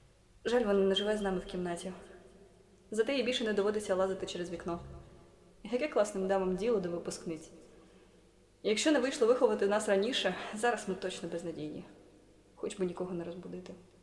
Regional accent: Hadiach, Poltava Oblast, Ukraine; now in Kyiv, Ukraine; Чи мені хтось повірить, якщо скажу, що я місцева? Напевно, в мене на обличчі досі написано «гадяч».

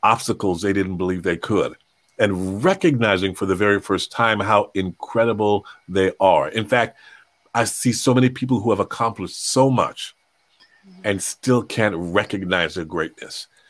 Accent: Toronto, Ontario, Canada; When I was growing up, I grew up in Toronto. So it was a very multicultural city, multicultural classroom. I was born in Toronto, but my parents were born in Jamaica.

